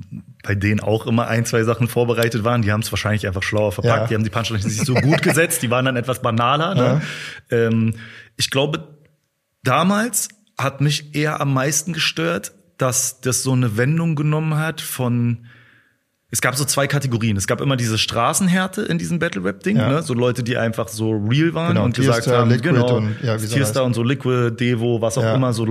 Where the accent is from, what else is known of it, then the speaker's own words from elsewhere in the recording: Berlin, Germany; yo, ich bin Anführungsstrichen stolz, Berliner zu sein oder ich bin Berliner und ja.